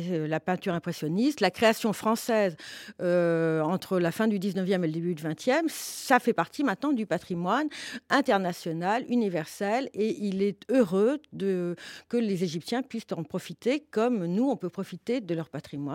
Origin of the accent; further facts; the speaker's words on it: France; là, je parle en tant que Française